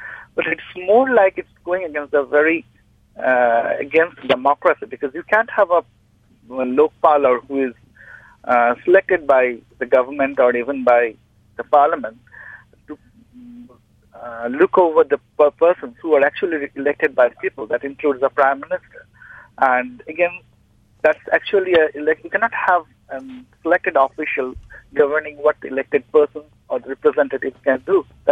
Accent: India; English is a second language; To me, I'm an Indian. By the way, I'm an Indian citizen.

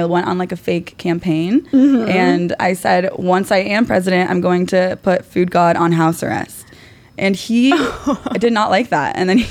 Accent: Ohio, United States; So I'm originally from Ohio, and like, this is not anything that anyone in Ohio does, you know

